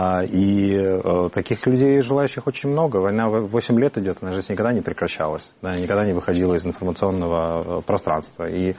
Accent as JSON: {"language": "Russian", "town": "Mariupol", "region": "Donetsk Oblast", "country": "Ukraine", "tie": "born or raised there", "also_born_or_lived": "Sevastopol", "said": "Я уезжал из Севастополя. Я до этого жил на Восточной Украине 15 лет. Я там учился в школе и в вузе. А в Мариуполе это на Азовском море город, такой с металлургическими большими заводами, промышленный гигант."}